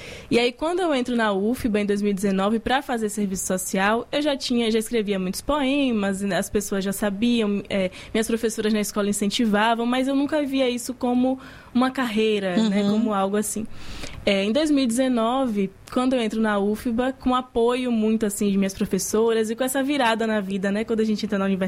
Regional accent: Esplanada, Bahia, Brazil; also born or lived in Salvador; Mas eu sou de Esplanada, no interior aqui da Bahia, né? Nasci aqui em Salvador, mas cresci lá, minha família é de lá.

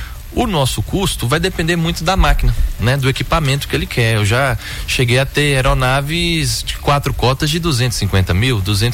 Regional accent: Taiobeiras, Minas Gerais, Brazil; Sou natural de Itaiobeiras, né? Cidade pequenininha.

